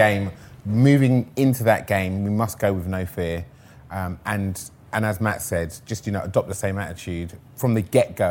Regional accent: London, United Kingdom; And I didn't grow up in North London. I grew up in South London

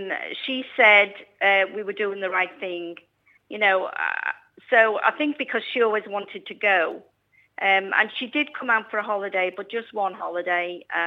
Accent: Liverpool, North West England, United Kingdom; moved away as an adult; I'm so proud that I come from Liverpool, because it's just the best city.

